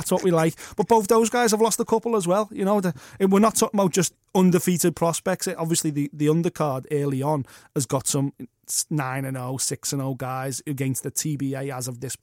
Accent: United Kingdom; As a British fight fan, I am 100% behind Luke Campbell this weekend.

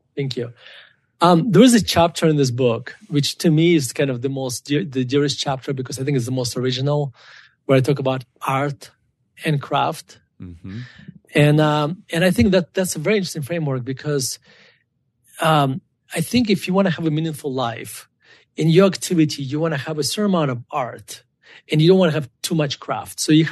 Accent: Russia; So when I grew up in Russia, I only had Pepsi or Coke once when I was like 16 years old

